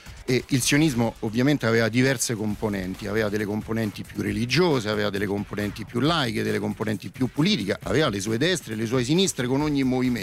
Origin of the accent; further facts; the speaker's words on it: Rome, Lazio, Italy; born there; io sono nato a Roma, come si sente anche dall'accento, ho 50 anni, mi occupo di comunicazione. Il mio legame con Israele è un po' particolare, io sono nato in una famiglia ebraica, quindi sono ebreo